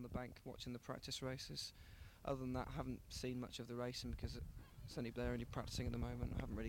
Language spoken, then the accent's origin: English; Manchester, North West England, United Kingdom; I'm 24 and I'm from Manchester.